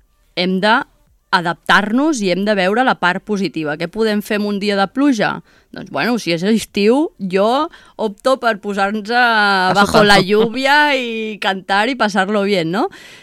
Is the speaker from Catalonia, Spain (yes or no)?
yes; El Port de la Selva, Catalonia, Spain; he crescut molt connectada amb la natura, el bosc, el mar, jo sóc de Port de la Selva